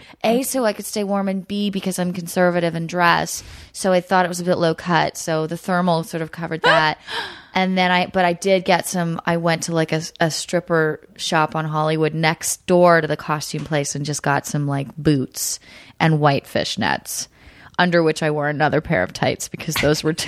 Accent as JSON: {"language": "English", "town": "Montreal", "region": "Quebec", "country": "Canada", "tie": "born or raised there", "said": "First of all, Montreal is my, you know, it's just, I know it's my hometown, but I feel such a connection to it."}